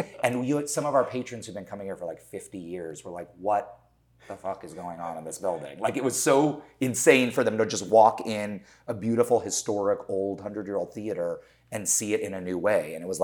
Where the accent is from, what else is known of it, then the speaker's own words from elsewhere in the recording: Los Angeles, California, United States; So You know, when I grew up here in Los Angeles, Pasadena was just known.